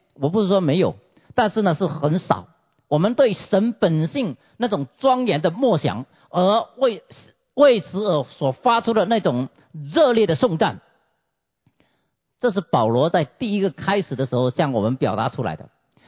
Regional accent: China; 我们中国人啊每到啊这个春节的时候，家家户户都要贴一个什么福字

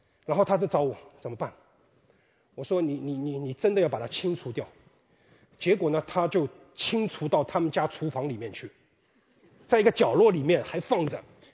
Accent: China; 我们中国人叫临时还可以抱一抱嘛

